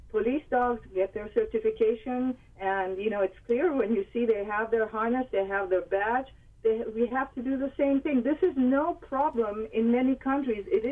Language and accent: English; Switzerland; I was born and raised in Switzerland. I'm an American citizen